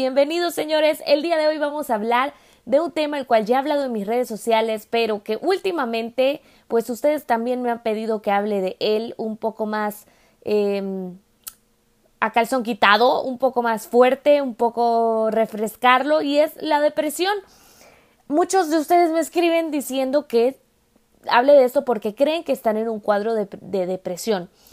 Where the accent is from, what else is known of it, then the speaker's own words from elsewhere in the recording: El Salvador; el salvadoreño, de donde yo vengo